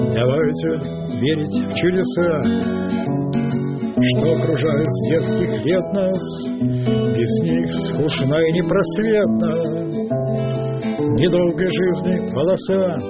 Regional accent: Saint Petersburg, Russia; поскольку я блокадник, я ленинградец

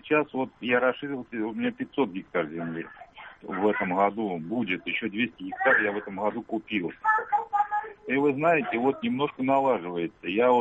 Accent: Khomutovo, Russia; В принципе, я и, наверное, крестьянского происхождения. Я вообще родом из Хомутова

